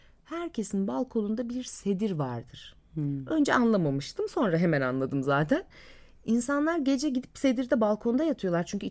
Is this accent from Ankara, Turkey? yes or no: yes; Ankara, Turkey; ben Ankaralıyım